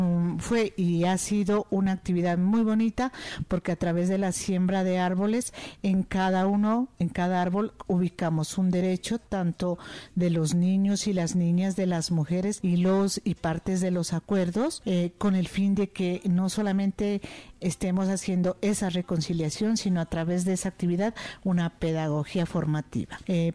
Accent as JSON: {"language": "Spanish", "region": "Nariño", "country": "Colombia", "said": "Vengo del departamento de Nariño"}